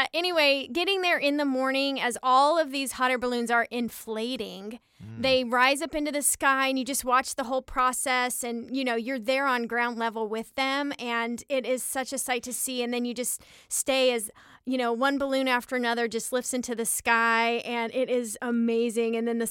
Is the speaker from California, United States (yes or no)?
no; Albuquerque, New Mexico, United States; also born or lived in The Woodlands, Texas; Yeah, because of how my family moved, I grew up both in the Woodlands, Texas, which is north of Houston, and in Albuquerque, New Mexico.